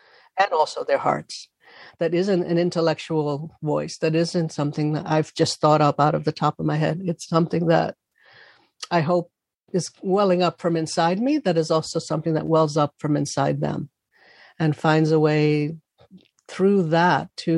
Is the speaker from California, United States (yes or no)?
no; South Bronx, New York, United States; because of who I am and where I'm from. I'm from the South Bronx